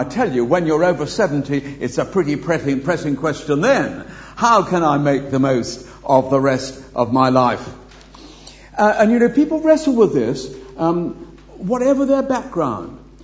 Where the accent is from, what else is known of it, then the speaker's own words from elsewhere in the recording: Wales, United Kingdom; because I am a Welshman, and to come back to the Principality is a great privilege to me.